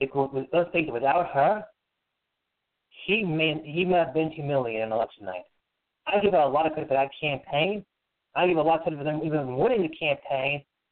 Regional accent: United States; But, you know, I'm American, so who cares what I say?

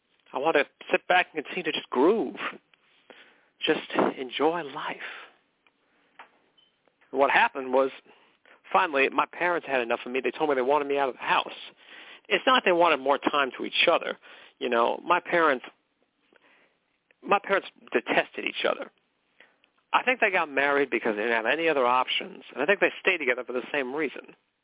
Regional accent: McKinleyville, California, United States; okay? And I'm from McKinleyville, California. That's where I was born and raised. I spent pretty much my whole life there.

